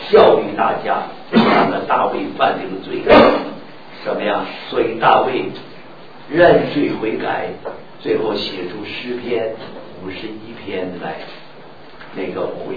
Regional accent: China; 现在我们中国人，中国人最多的人是哪一种民族？

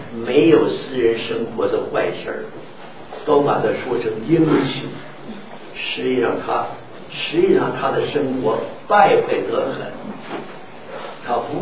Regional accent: China; 现在我们中国人，中国人最多的人是哪一种民族？

